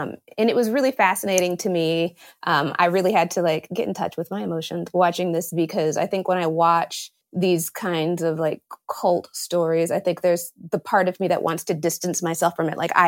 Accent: Indiana, United States; I'm from Indiana. I'm a humble Midwestern girl.

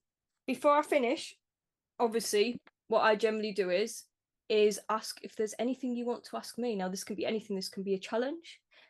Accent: Sunderland, North East England, United Kingdom; I mean, I'm from Sunderland. I was born in Sunderland.

